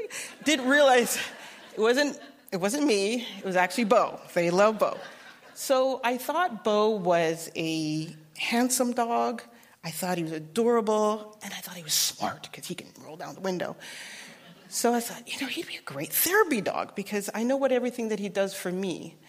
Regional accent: Winnipeg, Manitoba, Canada; born or raised there

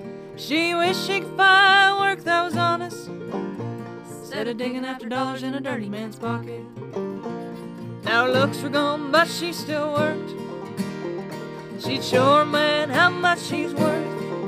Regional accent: Beattyville, Kentucky, United States; Beattyville is my hometown. It's a tiny, tiny town, and everybody talks about everybody's business.

